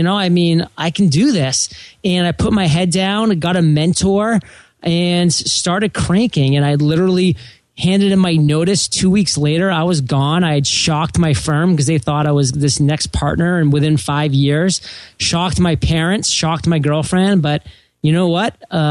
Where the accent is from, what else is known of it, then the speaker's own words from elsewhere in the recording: Maine, United States; to Maine after being gone for 13 years, kind of this like triumphant return, like I'm coming back to my home state.